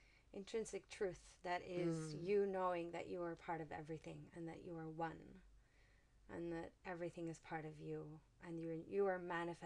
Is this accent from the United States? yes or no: no; Mexico; English is a second language; given that I'm from Mexico and in Mexico families stay together